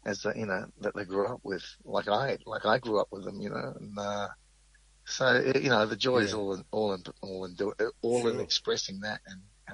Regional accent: Wellington, New Zealand; had played in Wellington, my hometown.

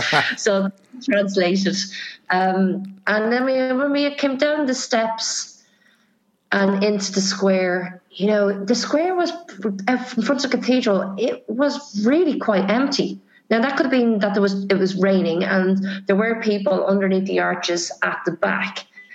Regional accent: Ireland; And, you know, as an Irish person, we describe rain in different ways because we're so used to rain

